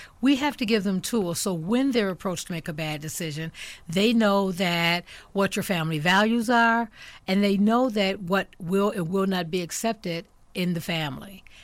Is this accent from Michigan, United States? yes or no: no; Milwaukee, Wisconsin, United States; Well, I was born in Milwaukee, educated in the Milwaukee Public Schools. I am one of six siblings, second in the line. I left Milwaukee and came down to UW-Parkside right after high school in 1977.